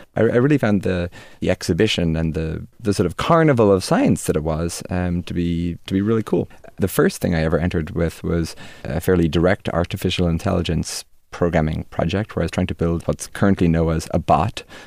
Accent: Dromineer, Munster, Ireland; also born or lived in Limerick; I was born in Limerick in Ireland and lived there for the first couple of years of my life. And then when I was 5 or 6, Dad decided to buy this very tiny hotel by the shores of Loch Derg in Ireland, in the village of Drumnir.

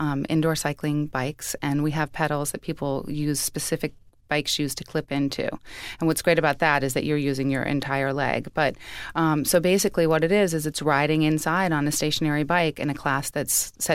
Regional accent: Chicago, Illinois, United States; also born or lived in Colorado / New York; I grew up in Chicago.

